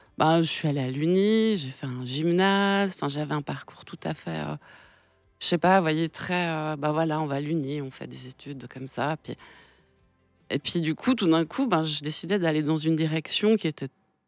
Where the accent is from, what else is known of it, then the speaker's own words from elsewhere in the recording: Geneva, Switzerland; now in Lausanne, Switzerland; j'ai grandi à Genève et je suis venue donc à Lausanne pour étudier.